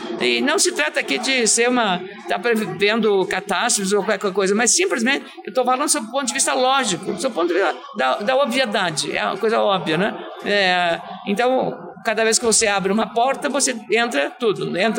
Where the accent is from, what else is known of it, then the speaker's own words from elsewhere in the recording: Rio Grande do Sul, Brazil; eu sou do Rio Grande do Sul, um estado que cresceu graças aos imigrantes, aos italianos, aos alemães, aos poloneses, aos holandeses